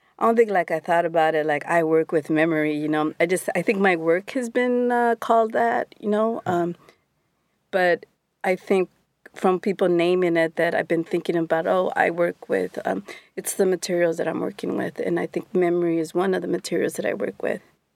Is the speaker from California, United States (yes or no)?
yes; San Francisco, California, United States; I grew up in San Francisco and in the Mission District.